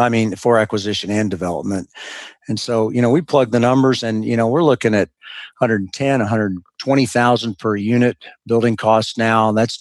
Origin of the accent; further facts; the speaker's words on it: Austin, Texas, United States; I grew up here in Austin, and 30 years ago, we were excited when Austin got mentioned in a national newspaper.